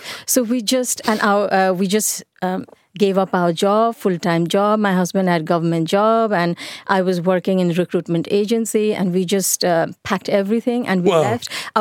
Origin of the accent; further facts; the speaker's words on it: Nepal; Chinese, because we are surrounded three side by India and one by China.